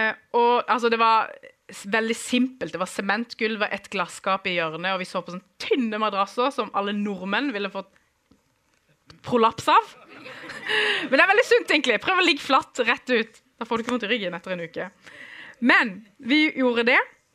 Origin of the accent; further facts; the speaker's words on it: Iran; now in Norway; Men jeg er kurder fra Iran, og født der i 1992.